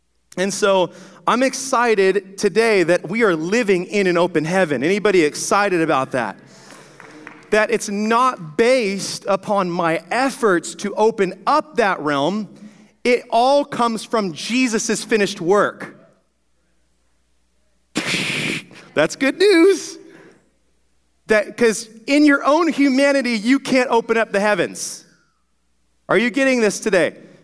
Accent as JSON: {"language": "English", "town": "Seattle", "region": "Washington", "country": "United States", "said": "I'm from Seattle, so I can say that."}